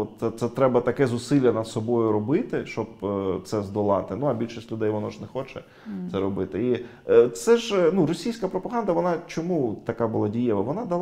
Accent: Eastern Ukraine, Ukraine; Для нас западенці починалися там з Вінниці десь. Ми ж східняки, для нас все, що на захід, то

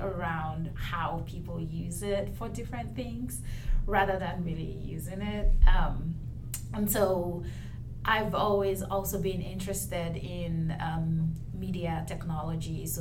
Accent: Nigeria; now in United States; I came to the US about 7 years ago, and again, I'm from Nigeria and I identify as Igbo

